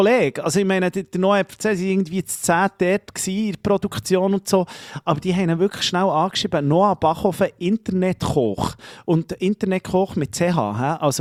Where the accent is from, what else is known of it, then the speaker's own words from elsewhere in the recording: Italy; Ich als Italiener liebe das natürlich.